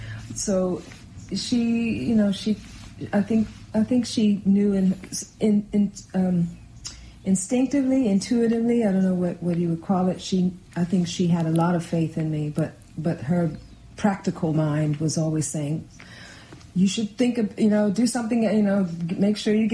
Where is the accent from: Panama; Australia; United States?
United States; Philadelphia, Pennsylvania; even my youth in the 70s, growing up in Philadelphia, like racially, it was horrible.